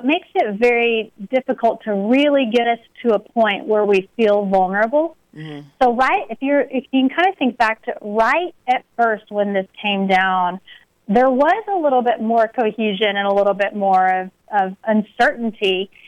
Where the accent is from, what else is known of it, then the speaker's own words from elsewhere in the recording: Corsicana, Texas, United States; There's a wonderful physician in my hometown of Corsicana, Texas.